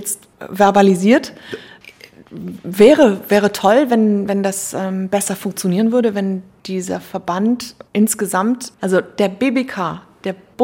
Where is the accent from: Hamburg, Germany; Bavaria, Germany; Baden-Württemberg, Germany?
Hamburg, Germany; man sieht sich hier als Hamburger schon so, man blickt von hier in die Provinz.